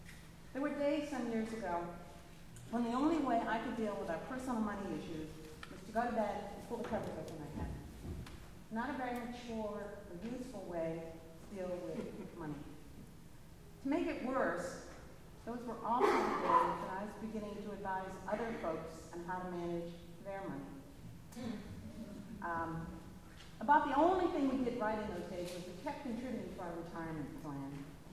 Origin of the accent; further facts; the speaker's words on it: Littleton, Massachusetts, United States; I grew up in the Littleton Congregational Church in Littleton, Mass.